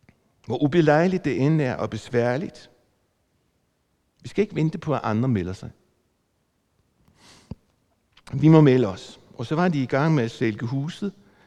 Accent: Nexø, Capital Region of Denmark, Denmark; i den by, hvor jeg kommer fra, fra Nexø på Bornholm.

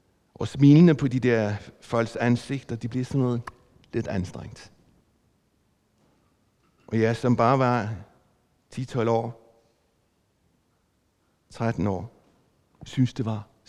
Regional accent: Nexø, Capital Region of Denmark, Denmark; i den by, hvor jeg kommer fra, fra Nexø på Bornholm.

